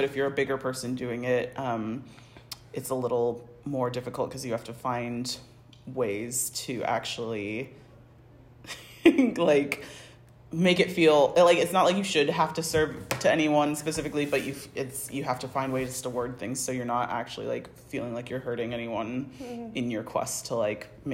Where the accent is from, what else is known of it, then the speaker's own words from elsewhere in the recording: United States; accent: American; I'm from America, if you can tell from my accent. And I'm over here studying theater at the moment